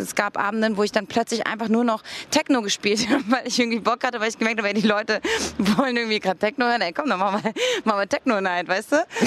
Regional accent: Heidelberg, Baden-Württemberg, Germany; Ich bin verheiratet, ich bin in meiner alten Heimat Heidelberg wieder und wohne dort

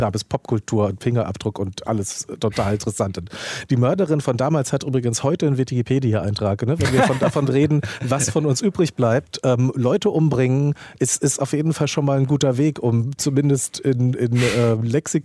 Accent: Hesse, Germany; Also ich bin in Hessen in der Nähe von Höchst aufgewachsen, von dem Farbwerken.

